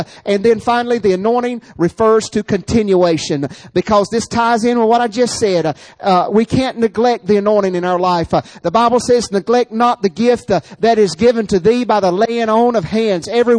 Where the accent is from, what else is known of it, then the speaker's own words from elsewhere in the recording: Southern United States, United States; We're from the South, folks. We're from the South, and we eat outside, barbecues